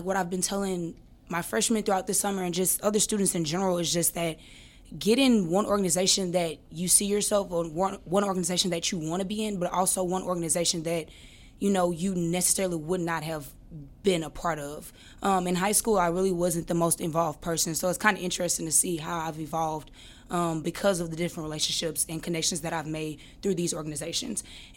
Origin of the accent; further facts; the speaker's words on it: Baton Rouge, Louisiana, United States; I was going to be 3.5 hours away from home because I'm from Baton Rouge.